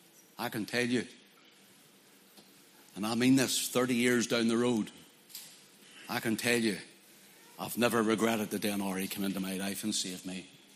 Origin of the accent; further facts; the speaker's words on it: Belfast, Northern Ireland, United Kingdom; I had an old life growing up in Belfast.